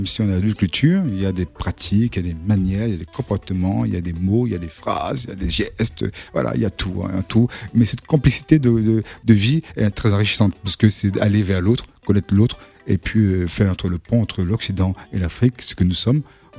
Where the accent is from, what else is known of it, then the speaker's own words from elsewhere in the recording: Reims, Grand Est, France; je suis né à Reims, la ville du Sacre, hein, la ville de Champagne, hein.